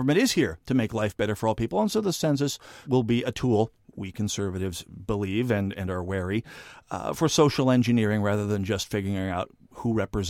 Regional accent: North Dakota, United States; I mean, you got to understand, I grew up in North Dakota, around a bunch of survivalists.

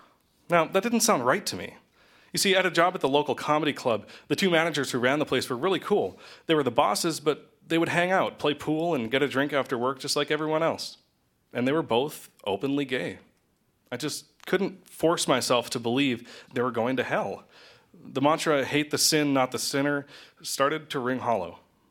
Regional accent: Edinburgh, North Dakota, United States; Yep, I grew up in Edinburgh, North Dakota, population 280.

